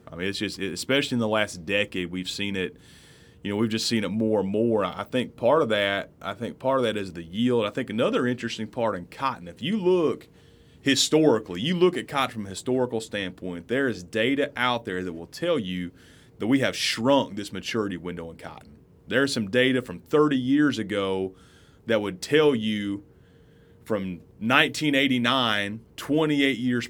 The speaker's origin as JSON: {"language": "English", "region": "Illinois", "country": "United States", "tie": "born or raised there", "said": "I know when I was a younger man growing up in Illinois, I remember many days riding a four-wheeler, sticking a soil probe in the ground."}